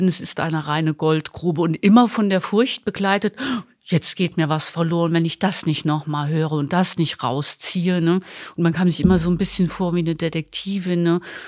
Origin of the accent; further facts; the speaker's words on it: Rhineland-Palatinate, Germany; born there; Ich bin in Rheinland-Pfalz geboren und habe keine Verwandtschaft im Osten in der ehemaligen DDR.